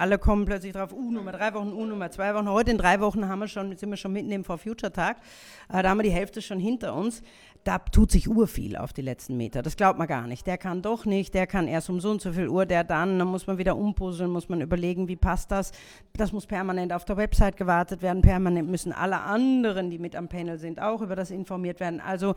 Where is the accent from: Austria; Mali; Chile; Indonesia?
Austria; Da wollen wir, glaube ich, als Österreicher gar nicht drauf verzichten